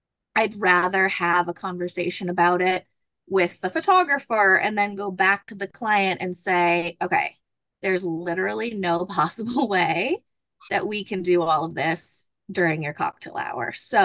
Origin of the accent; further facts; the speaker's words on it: Ipswich, Massachusetts, United States; So I'm born and raised in Ipswich, Mass.